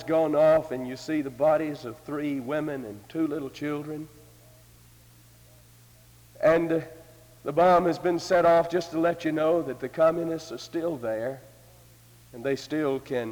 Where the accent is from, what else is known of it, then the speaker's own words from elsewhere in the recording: United States; not knowing I'm a missionary, but because I'm an American.